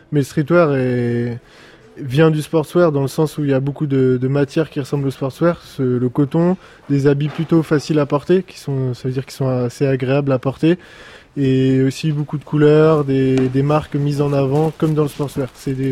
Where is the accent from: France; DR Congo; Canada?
France; Paris, Île-de-France; moi je suis de Paris, tout comme Paul